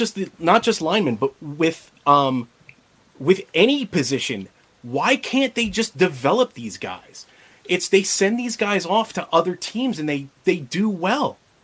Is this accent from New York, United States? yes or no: yes; Long Island, New York, United States; I actually, believe it or not, I'm originally from Long Island. Okay, but I live in Colorado now.